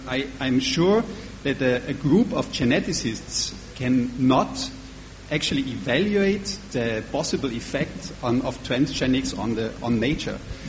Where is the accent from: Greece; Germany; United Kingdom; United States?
Germany; English is a second language; I'm from Germany, from the Federal Research Institute of Fisheries Ecology, and I have a different perception, actually, towards it.